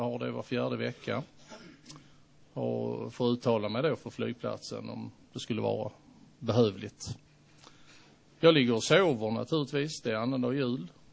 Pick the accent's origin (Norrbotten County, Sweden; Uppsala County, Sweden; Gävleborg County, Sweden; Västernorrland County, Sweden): Norrbotten County, Sweden; Kiruna; Jag är från Kiruna som alla hör. Jag brukar få frågan, är du från Skåne? Nej, så. Definitivt inte. Jag har bott här uppe sedan 1987 faktiskt och behållit den sköna dialekten.